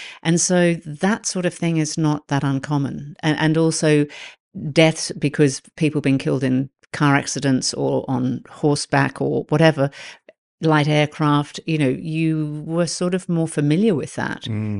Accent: Australia; I grew up in Australia on a property, on a farm.

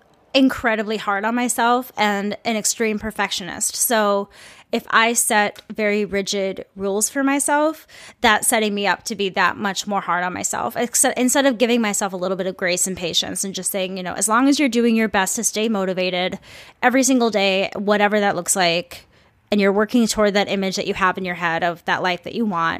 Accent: Minnesota, United States; And also, though I'm from the Midwest, I'm from Minnesota, I'm from a city that is very, very metropolitan.

